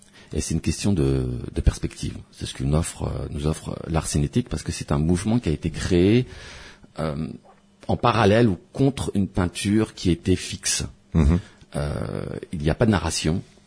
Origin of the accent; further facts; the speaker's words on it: Paris, Île-de-France, France; comme j'ai grandi à Paris